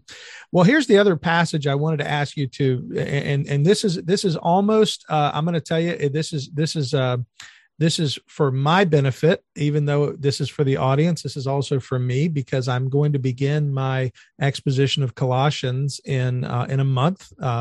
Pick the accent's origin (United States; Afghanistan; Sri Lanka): United States; Jacksonville, Florida; I recently heard that he's actually in my hometown. I didn't know he was a Jacksonville guy because I'm here in Jacksonville, Florida.